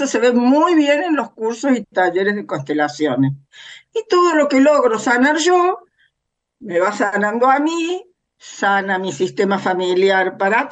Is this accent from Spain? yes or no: no; Córdoba, Argentina; soy de Córdoba